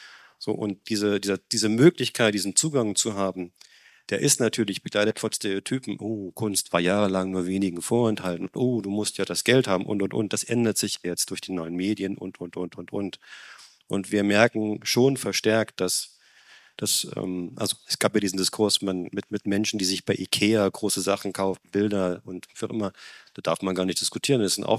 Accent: East Germany, Germany; ich komme aus Ostdeutschland

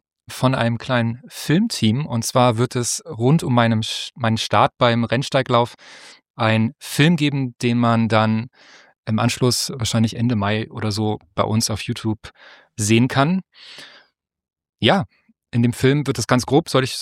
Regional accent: Hamburg, Germany; als Hamburger dachte ich, das sind ja schon unfassbar viele Höhenmeter.

